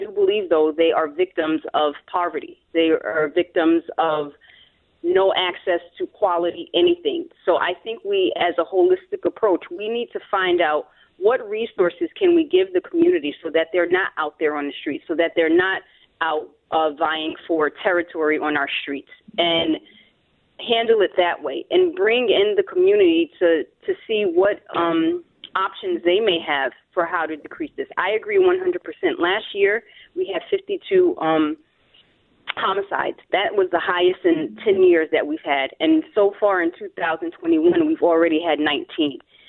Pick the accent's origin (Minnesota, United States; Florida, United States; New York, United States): New York, United States; Brooklyn; And I'm not from Rochester, I'm from Brooklyn, so surprisingly to say this too, that it's starting to scare me.